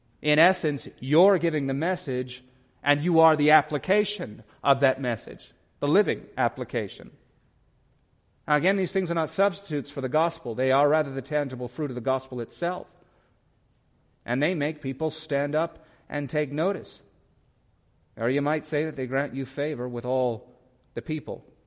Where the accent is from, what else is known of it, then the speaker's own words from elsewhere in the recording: Lorain, Ohio, United States; As you know, I am from Lorraine, and as you know, Lorraine is a hard city, and so I've seen lots of terrible things growing up.